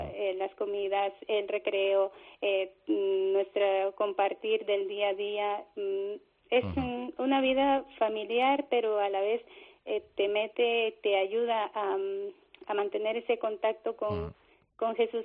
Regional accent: Guatemala; now in Spain; cuando cumplí 15 años más o menos, fueron unas hermanas de aquí de España a fundar a mi pueblo

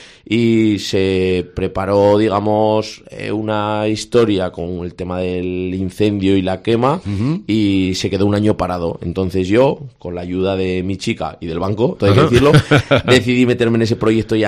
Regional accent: Alfaro, La Rioja, Spain; now in Tudela, Spain; yo llevo 8 años en Tudela, soy de Alfaro, pero me siento un Tudela no más con la acogida.

